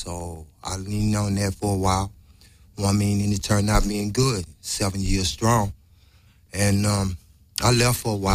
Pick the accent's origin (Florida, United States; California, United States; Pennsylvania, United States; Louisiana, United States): Louisiana, United States; New Orleans; Because I'm from New Orleans, you know what I mean? And our culture is to reach out, you know what I mean?